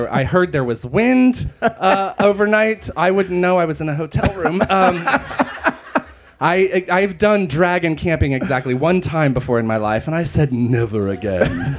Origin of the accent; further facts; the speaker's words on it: Asheville, North Carolina, United States; I grew up in the United States, in the Bible Belt, Western North Carolina. It's actually a pretty cool town, Asheville, North Carolina.